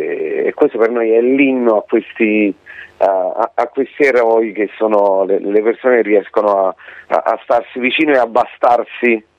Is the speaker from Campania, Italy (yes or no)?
yes; Naples, Campania, Italy; Devi sapere che lui è di Pordenone, noi siamo di Napoli, quindi è anche stato bello confrontarsi su terreni diversi